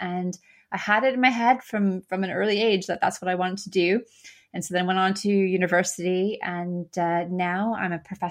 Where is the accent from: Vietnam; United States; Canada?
Canada; now in United Kingdom; My home country of Canada, I now live and work in the United Kingdom.